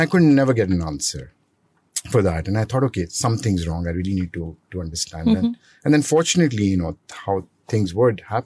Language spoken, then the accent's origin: English; Pakistan; guys, I come from Pakistan. There's no one else there, right?